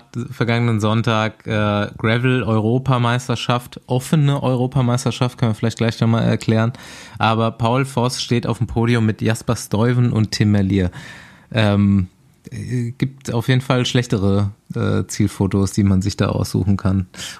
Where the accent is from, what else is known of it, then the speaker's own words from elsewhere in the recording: Spessart, Germany; ich habe mich mal wieder in meine Heimat verpisst und ich hatte mal wieder Bock, 2 Tage im Spessart zu fahren.